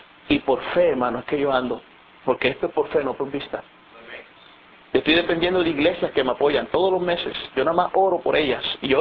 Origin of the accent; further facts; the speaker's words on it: Colombia; now in Puerto Rico; Mucha gente no cree que yo soy de Colombia. Se los digo, ¿por qué? Por mi acento.